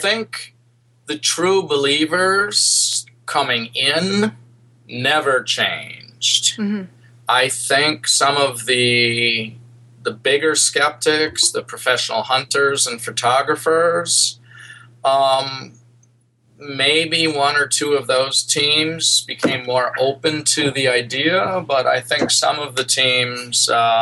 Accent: United Kingdom; despite being British and loving to put odds on betting boards

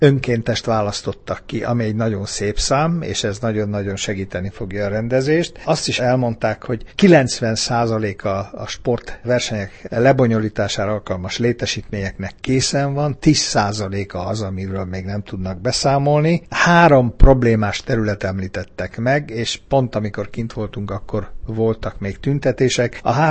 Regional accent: Hungary; most nem azért mondom, mert magyar vagyok

